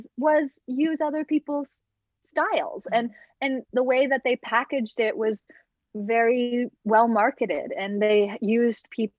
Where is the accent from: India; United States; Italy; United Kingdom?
United States; Los Angeles, California; I mean, I grew up here in Los Angeles, and it's like the mecca of personal growth and self-help.